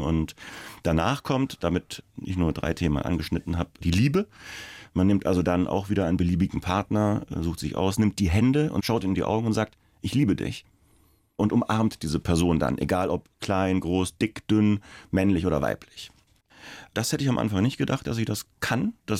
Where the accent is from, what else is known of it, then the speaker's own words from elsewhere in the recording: Schweinfurt, Bavaria, Germany; du hast doch so eine Radiostation in Schweinfurt, also wo ich herkomme.